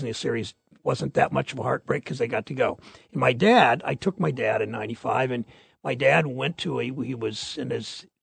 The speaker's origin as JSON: {"language": "English", "town": "Mansfield", "country": "United States", "tie": "born or raised there", "said": "when I was a kid, growing up in Mansfield, 60 miles away, and the interstate wasn't completed then."}